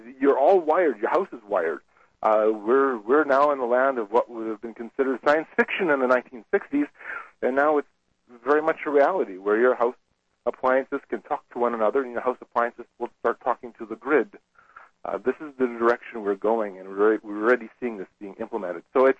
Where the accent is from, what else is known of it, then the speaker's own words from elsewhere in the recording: Canada; I know this as a Canadian. I'm watching right now within my own home province a huge debate over the development of a massive new hydroelectric system